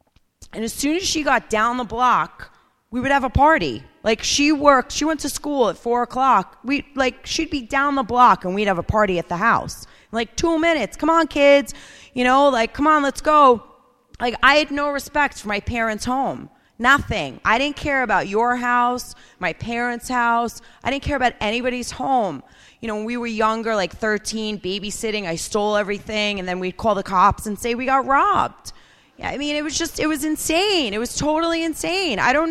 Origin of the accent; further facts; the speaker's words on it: Seaford, New York, United States; I grew up in Seaford on Long Island